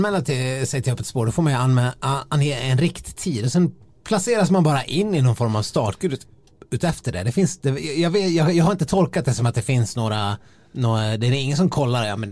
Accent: Dalarna County, Sweden; Jag har de 3-4 gångerna jag har varit hemma i Dalarna under vintern och haft med mig skidorna

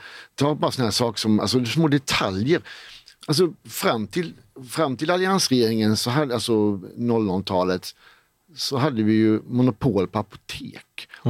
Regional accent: Blekinge, Sweden; Jag är från Blekinge.

